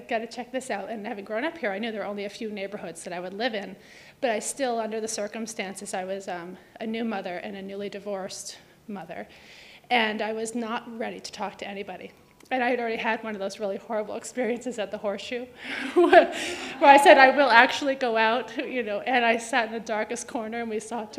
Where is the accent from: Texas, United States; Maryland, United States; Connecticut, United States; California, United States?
Connecticut, United States; Fairfield; also born or lived in New York; I think I pretty much grew up in Fairfield, although I was born in New York.